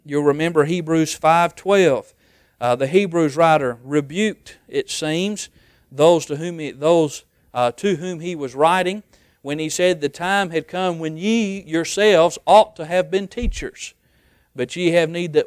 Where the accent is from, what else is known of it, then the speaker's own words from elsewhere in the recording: Fayette, Alabama, United States; I'm from Fayette. We're about 40 miles north of Tuscaloosa. I was born and raised to bleed crimson as an Alabama fan.